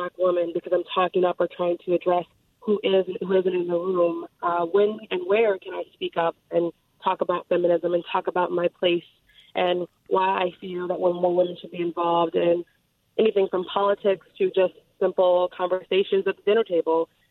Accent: Minnesota, United States; As a Black woman and growing up in Southwest Minnesota, I'm trying to voice

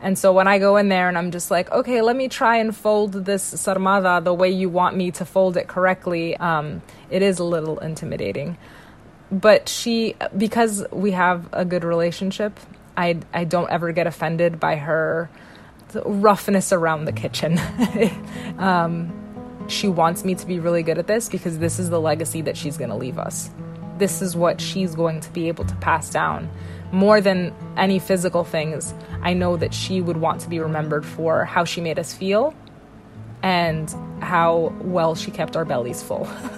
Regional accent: New York, United States; now in Massachusetts, United States; I am from New York, born and raised, and I am now living in a suburb in Massachusetts with my husband and two kids.

